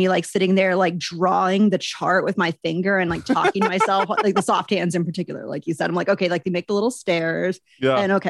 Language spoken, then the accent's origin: English; Pittsburgh, Pennsylvania, United States; Like I grew up in Pittsburgh.